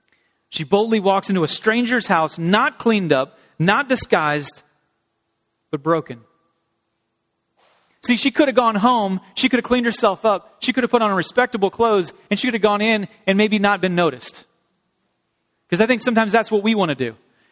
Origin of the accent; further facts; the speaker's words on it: Ireland; I didn't know there was Irish pirates. I'm Irish, and I didn't know there was such a thing.